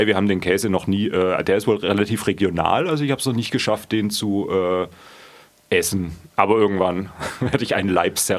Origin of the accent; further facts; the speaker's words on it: Neuenstein, Baden-Württemberg, Germany; now in Odenwald, Germany; Ich komme ursprünglich aus Neuenstein, wohne mittlerweile im unteren Odenwald, da hat es mich hin verschlagen.